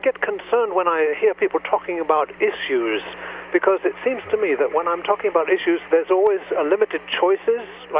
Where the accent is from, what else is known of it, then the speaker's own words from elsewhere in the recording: Portland, Oregon, United States; I'm from Portland, Oregon.